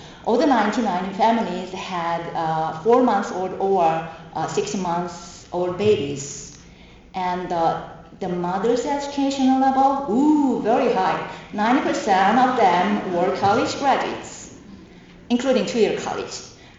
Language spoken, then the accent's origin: English; South Korea; English is a second language; from South Korea, and I'm very happy